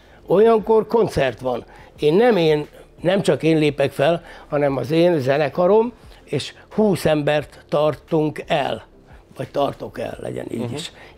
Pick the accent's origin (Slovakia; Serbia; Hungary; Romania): Romania; Székely Land; ugyanaz a csökönyös, székely ember vagyok, aki voltam.